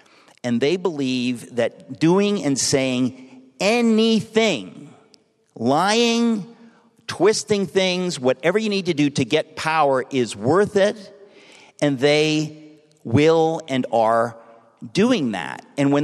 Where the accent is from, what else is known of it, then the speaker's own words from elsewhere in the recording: Queens, New York, United States; because I grew up in Queens, New York, which is where Trump is from.